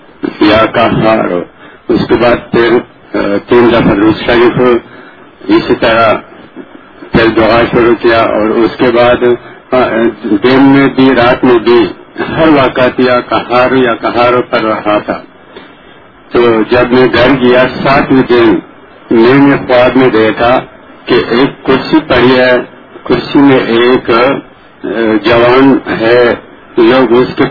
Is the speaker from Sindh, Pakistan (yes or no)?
no; Bannu, Khyber Pakhtunkhwa, Pakistan; میں خیبر پختونخوا بننے سے آیا ہوں